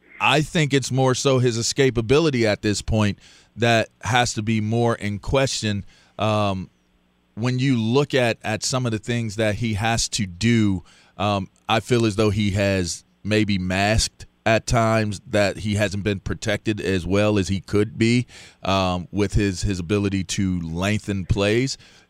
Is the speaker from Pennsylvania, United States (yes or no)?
yes; Pittsburgh, Pennsylvania, United States; I'm from Pittsburgh, so I get how we are as fans.